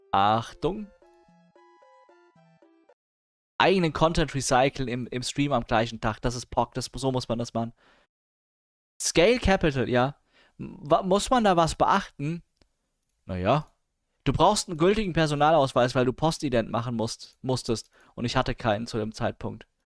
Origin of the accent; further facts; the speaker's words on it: Hanau, Hesse, Germany; ich komme nicht aus ihrer Gemeinde, ich komme aus Hanau.